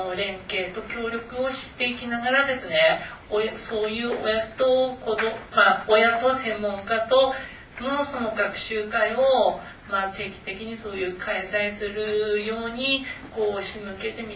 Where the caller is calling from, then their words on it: Aomori, Japan; 私は北海道民ではありませんで、北海道の、真下にある、東北の、青森県の青森市っていうところから、はるばる今日